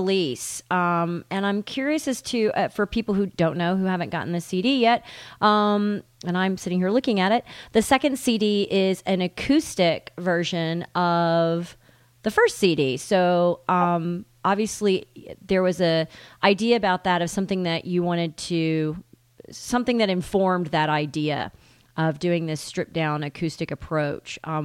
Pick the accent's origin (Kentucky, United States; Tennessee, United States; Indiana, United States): Tennessee, United States; I was going to school in Memphis and had friends in Atlanta and was growing up in East Tennessee.